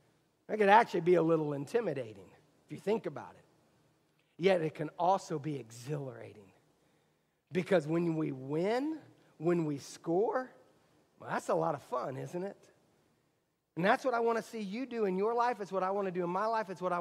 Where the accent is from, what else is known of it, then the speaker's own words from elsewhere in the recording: Indiana, United States; Like I'm from Indiana, and in Indiana, it's all about basketball, right?